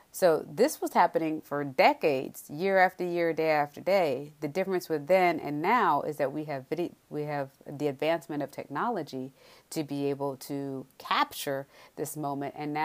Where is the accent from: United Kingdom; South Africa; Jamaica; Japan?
Jamaica; I'm from Jamaica